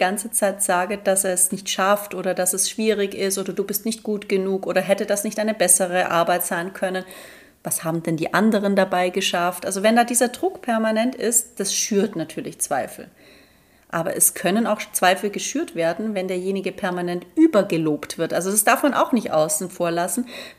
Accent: Baden-Württemberg, Germany; Ich komme ja aus Süddeutschland, also aus dem Schwabenland.

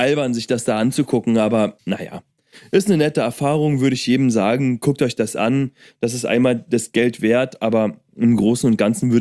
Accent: Germany; Ich komme nicht mal aus Amerika, ich bin Deutscher, also ich bin nur zum Urlaub machen hier.

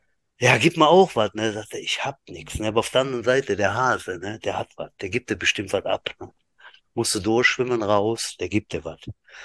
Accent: Thuringia, Germany; Ich bin Thüringer.

